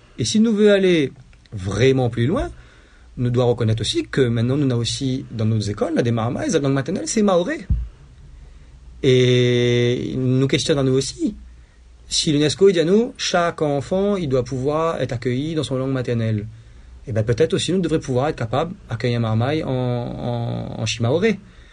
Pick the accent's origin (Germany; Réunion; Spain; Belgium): Réunion; first language Creole; À la Réunion, nous n'avons marmaille, notre langue maternelle, c'est créole.